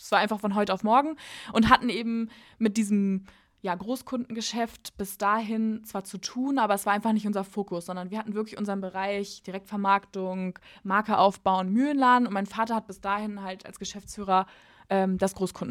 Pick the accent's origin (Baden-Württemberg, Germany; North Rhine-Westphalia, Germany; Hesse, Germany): North Rhine-Westphalia, Germany; Porta Westfalica; also born or lived in Hamburg, Germany; wir sind ja aus Hamburg wieder zurück nach Porto Westfalica gezogen. Ich muss sagen, als ich damals mit dem Abi fertig war, habe ich gedacht, ich werde in eine Großstadt ziehen